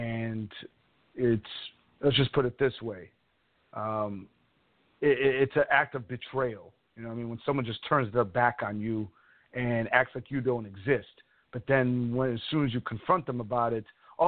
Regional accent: Chicago, Illinois, United States; now in Tampa, United States; I'm from Chicago, and I moved away. I live in Tampa, Florida now, and kind of by myself.

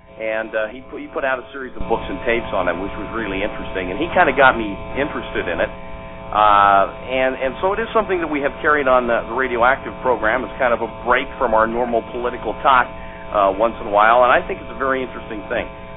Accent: Logan, Utah, United States; born there; I was born in Logan.

